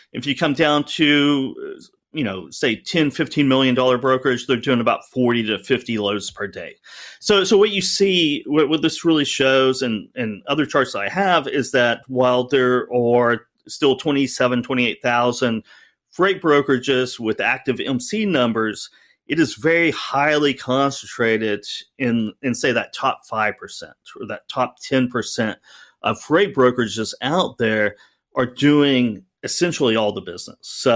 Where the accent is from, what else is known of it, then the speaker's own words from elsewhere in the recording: Oklahoma, United States; It reminds me of the weekly showers when I was growing up in Oklahoma.